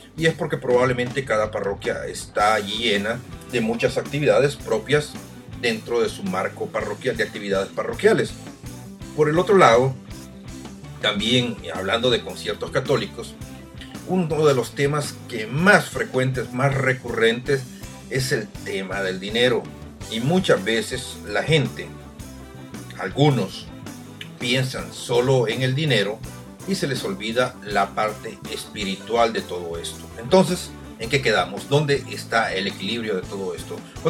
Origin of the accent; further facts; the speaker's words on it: El Salvador; yo recuerdo hace más de 10 años en mi país, El Salvador